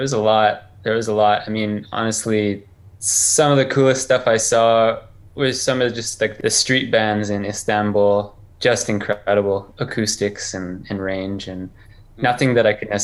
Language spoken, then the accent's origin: English; Canada; I mean, I'm from Canada. I grew up pretty rural.